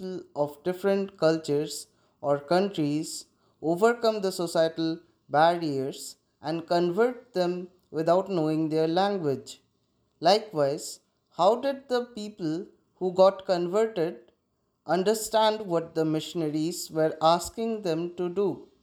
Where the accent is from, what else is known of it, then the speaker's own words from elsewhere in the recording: Kolkata, West Bengal, India; I am from Calcutta, India.